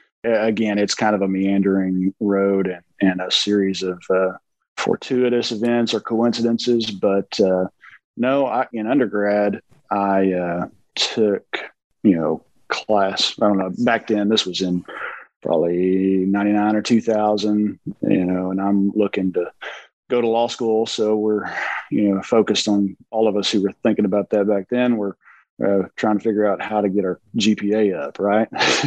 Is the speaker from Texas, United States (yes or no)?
yes; Fort Worth, Texas, United States; I'm from Fort Worth. My office is in Fort Worth, but I work remote almost 95%+ of the time. Spend kind of split time between Central Texas and West Texas.